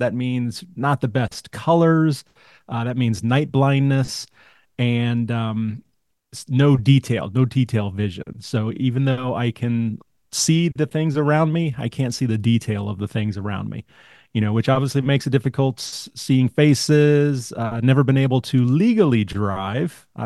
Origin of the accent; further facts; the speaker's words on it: Raleigh, North Carolina, United States; also born or lived in East Coast; I'm originally from North Carolina, grew up all up and down the East Coast, and went through public schools up until high school.